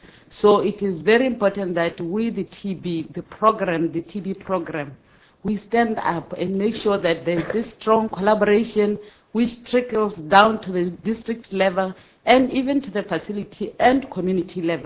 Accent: Botswana; English is a second language; I come from Botswana with a very high rate of co-infection, between 60% and 80%.

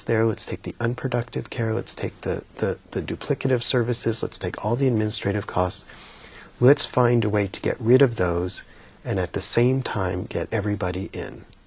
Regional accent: Massachusetts, United States; So in Massachusetts, my home state, we have covered about 3/4 of the uninsured.

